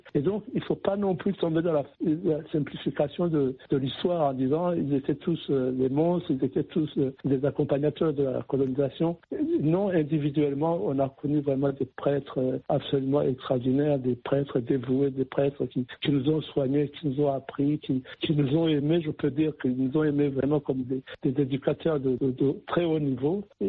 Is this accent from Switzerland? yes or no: no; Burundi; chez nous, au Burundi